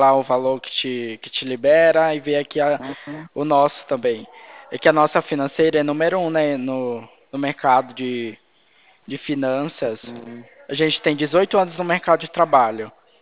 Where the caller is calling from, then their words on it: Santa Bárbara d'Oeste, São Paulo, Brazil; Eu falo aqui do escritório de Santa Bárbara, interior de São Paulo.